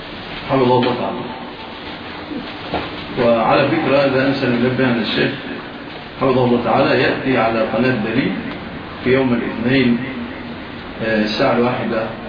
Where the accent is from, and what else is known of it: Egypt